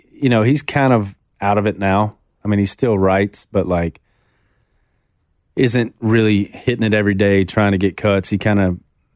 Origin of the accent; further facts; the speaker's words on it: Shreveport, Louisiana, United States; going back to my hometown in Shreveport